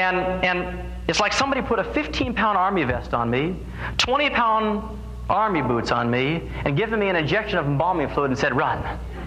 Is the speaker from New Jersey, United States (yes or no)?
no; Los Angeles, California, United States; I was preparing for the 84 Olympic Games in my hometown, Los Angeles.